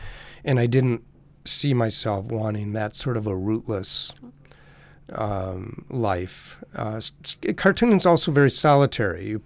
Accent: Milwaukee, Wisconsin, United States; I was born in Milwaukee, Wisconsin, and lived there until I went off to college.

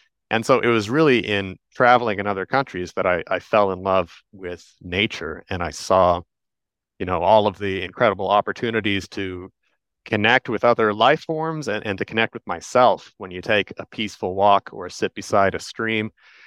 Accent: Kansas City, Kansas, United States; now in Upper Peninsula, United States; Well, I'm a great example of somebody who moved to the Upper Peninsula from out of state because I grew up in Kansas City, Kansas, which is, you know, there's very nice people here, but it's concrete and cornfield country.

